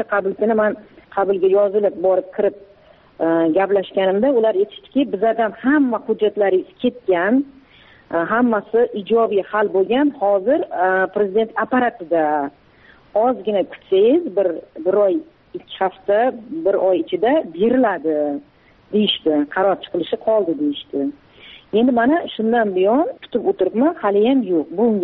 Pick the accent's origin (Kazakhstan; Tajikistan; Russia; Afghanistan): Kazakhstan; now in Uzbekistan; o'zim tug'ilib o'sgan yurtimga bora olmayman. Borishim uchun ana Qozog'iston Respublikasining posolstvosiga borib, viza ochishim kerak.